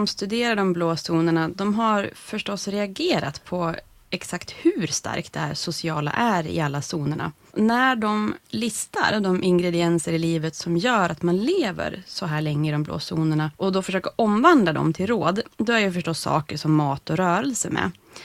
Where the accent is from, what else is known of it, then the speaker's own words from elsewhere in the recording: Norrland, Sweden; som jag skulle säga då som norrlänning.